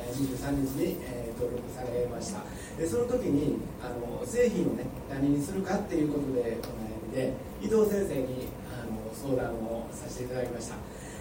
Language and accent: Japanese; Osaka, Japan; 大阪から来ました